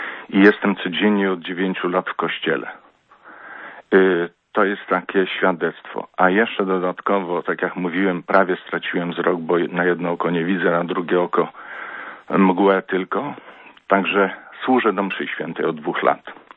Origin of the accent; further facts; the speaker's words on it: Kraśnik, Lublin Voivodeship, Poland; urodziłem się w mieście, które nie miało kościoła. Także całe dzieciństwo, nas czwórka była w domu. Chodziliśmy albo na piechotę przez pola 5 kilometrów, albo jeździliśmy, bo to Kraśnik, był Kraśnik fabryczny, gdzie bardzo dużo fabryka, łożysk tocznych.